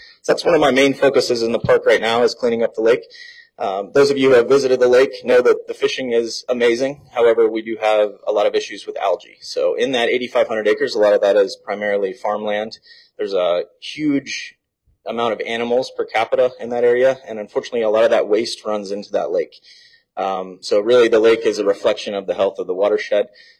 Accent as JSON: {"language": "English", "town": "Jasper", "region": "Indiana", "country": "United States", "said": "I'm from Jasper, but never really visited West Boggs until I took the job."}